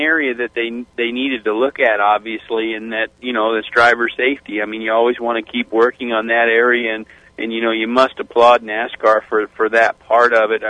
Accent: Indianapolis, Indiana, United States; I grew up in Indianapolis, and my goal since I could remember walking and talking was to race in the Indy 500

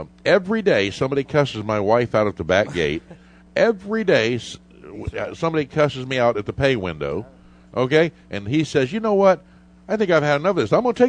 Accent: Sarasota, Florida, United States; Sarasota. Sarasota's yeah. my hometown.

